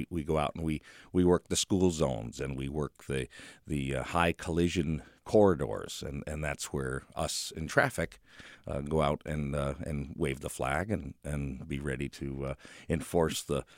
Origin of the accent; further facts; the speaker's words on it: Connecticut, United States; I grew up in Connecticut, so that's part of the driving.